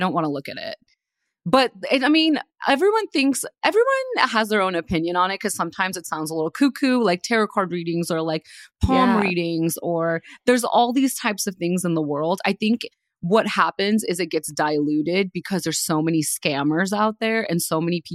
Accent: India; my entire family's Hindu. I was raised in India.

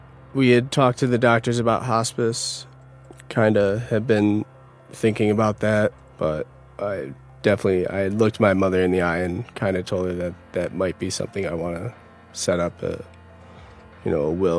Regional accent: Utica, New York, United States; now in Denver, United States

